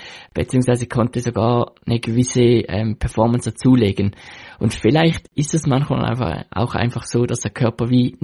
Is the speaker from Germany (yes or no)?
no; Switzerland; als Schweizer